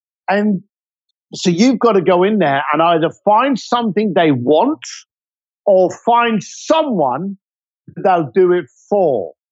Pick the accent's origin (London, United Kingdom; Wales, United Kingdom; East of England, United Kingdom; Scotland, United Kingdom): London, United Kingdom; I'm a bricklayer from East London that went from working on the door to becoming a concierge